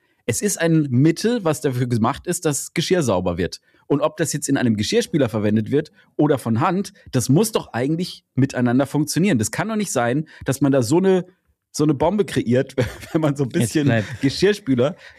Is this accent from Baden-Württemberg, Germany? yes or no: yes; Baden-Württemberg, Germany; ich komme ja aus dem Markgräflerländle